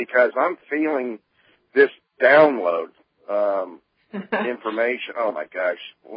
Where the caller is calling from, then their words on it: Florida, United States; I'm calling from Florida.